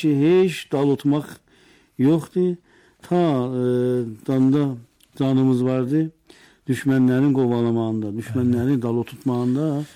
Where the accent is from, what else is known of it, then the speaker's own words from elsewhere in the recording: Iran; Amma biz İranlıyıq